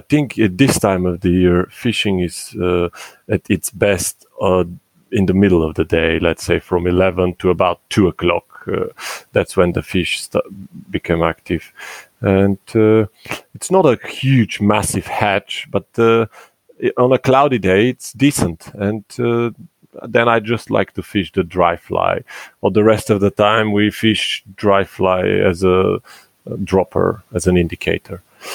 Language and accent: English; Sofia, Sofia City, Bulgaria; I'm born and I grew up in Sofia, but I was very lucky that my parents are not from Sofia, and they live in different parts of Bulgaria